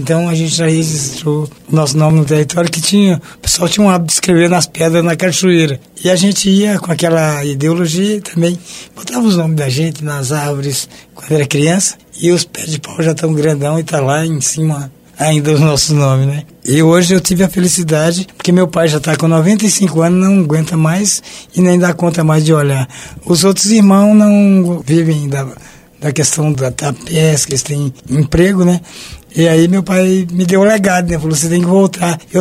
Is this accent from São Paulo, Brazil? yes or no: no; Januária, Minas Gerais, Brazil; born there; also born or lived in Urucuia; Eu nasci em Januária, numa outra cidade, na margem de São Francisco. Eu sou um cigano do Rio, né?